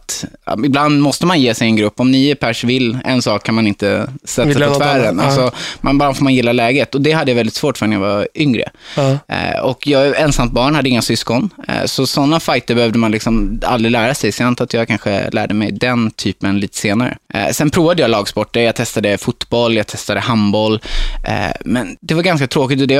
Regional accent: Hultsfred, Kalmar County, Sweden; Jag är uppvuxen i Hultsfred, mitt i Småland, Stockholm, eller Sveriges mittpunkt, 30 mil till Stockholm, Malmö, Göteborg.

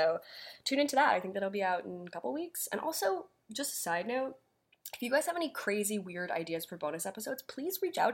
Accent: New York, United States; It might be a little too close to home, considering I am from Long Island.

